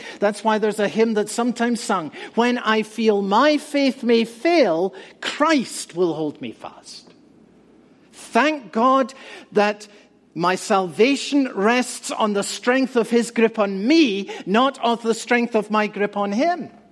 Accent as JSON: {"language": "English", "region": "Scotland", "country": "United Kingdom", "said": "he's from my home country of Scotland"}